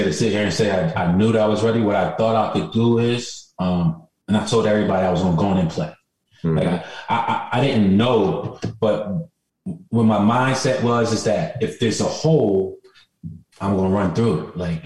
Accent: New Jersey, United States; I have familiarity with him because I'm from New Jersey.

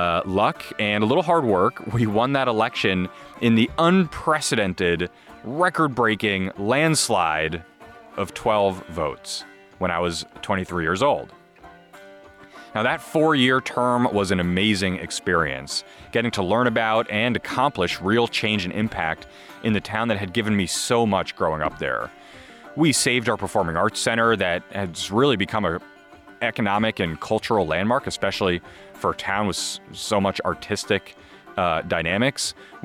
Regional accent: South Orange, New Jersey, United States; And after that, I moved back to my hometown, South Orange, New Jersey, and ended up, I joined our public library board

